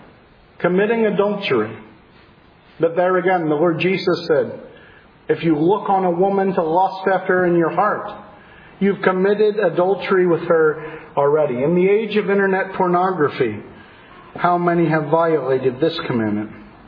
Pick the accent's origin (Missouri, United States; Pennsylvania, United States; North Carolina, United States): Pennsylvania, United States; Philadelphia; Oh, wait, but I'm from the Philadelphia area.